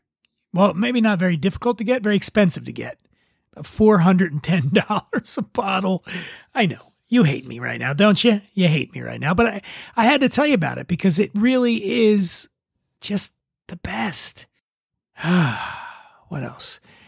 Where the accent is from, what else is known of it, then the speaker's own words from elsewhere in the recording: Philadelphia, Pennsylvania, United States; Even, you know, I'm from Philadelphia, and I got a little Philly soft pretzel.